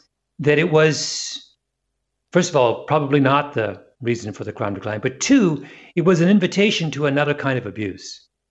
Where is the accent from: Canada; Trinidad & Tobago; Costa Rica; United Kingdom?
Canada; now in United States; I am biracial, which matters. I grew up in Canada, very different environment than here in the United States.